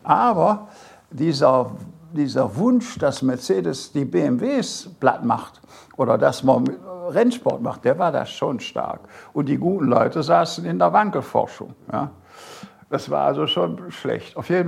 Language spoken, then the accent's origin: German; North Rhine-Westphalia, Germany; das erinnerte mich an meine Heimat im Bergischen Land. Das ist so ähnlich, ja, so Berge und Flüsse und die Wupper und die Itter und all so Flüsse.